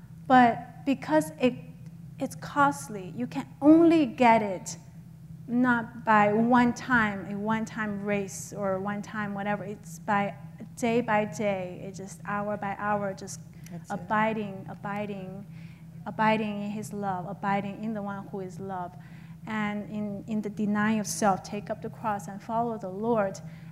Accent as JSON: {"language": "English", "country": "China", "tie": "born or raised there", "said": "because I grew up in China"}